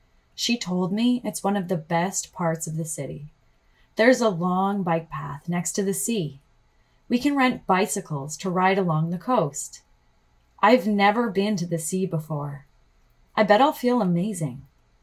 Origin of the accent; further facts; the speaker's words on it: Guizhou, China; I'm from Guizhou, so Weihai is pretty far north.